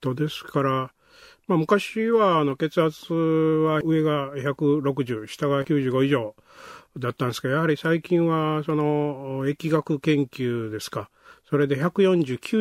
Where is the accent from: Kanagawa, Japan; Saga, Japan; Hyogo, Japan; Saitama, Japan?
Hyogo, Japan; Himeji; 私はまあ、姫路の辺出身なんですけども